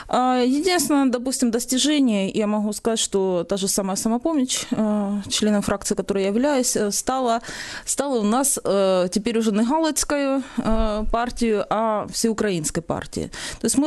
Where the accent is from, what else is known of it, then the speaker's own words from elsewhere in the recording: Donbas, Ukraine; в принципі, мені ближче всього Донбас, тому що я з Донбаса